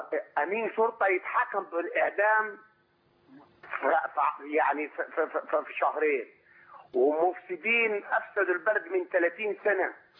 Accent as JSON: {"language": "Arabic", "region": "Qena Governorate", "country": "Egypt", "said": "انا من جنا من جنا من جنا"}